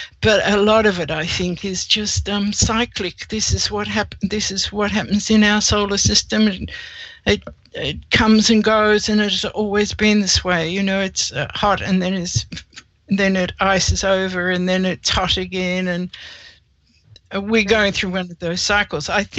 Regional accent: Melbourne, Victoria, Australia; born there; But yes, I was born in Melbourne, and that's where I am now, feeling quite at home in Melbourne.

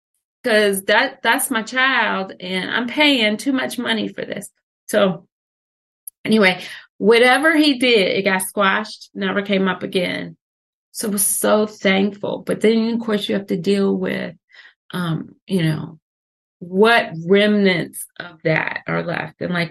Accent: Washington, District of Columbia, United States; So I was very fortunate because I grew up in Washington, D.C.

